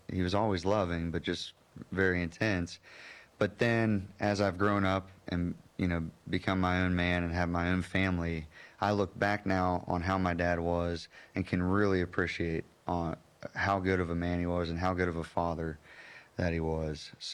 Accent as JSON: {"language": "English", "town": "Morgantown", "region": "West Virginia", "country": "United States", "tie": "born or raised there", "said": "I grew up in Morgantown, West Virginia. My parents had moved there for work."}